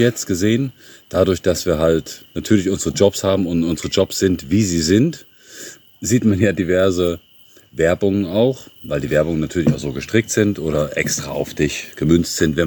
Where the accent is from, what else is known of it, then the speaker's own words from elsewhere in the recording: England, United Kingdom; Als Engländer, ich kenne keinen Engländer, der einen deutschen Mann hatte.